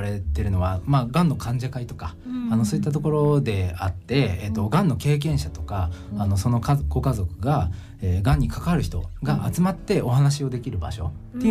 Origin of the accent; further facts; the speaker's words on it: Chigasaki, Kanagawa, Japan; 僕の生まれ育った茅ヶ崎という町で